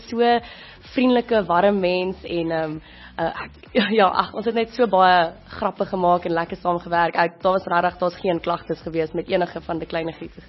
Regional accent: Pretoria, Gauteng, South Africa; So, ek is in Pretoria groot geword, en ons was eintlik homeschool.

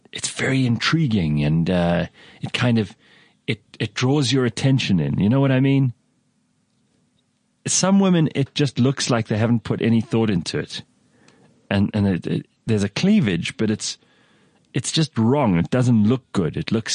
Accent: South Africa; But fuck you, I live in this country. I'm South African.

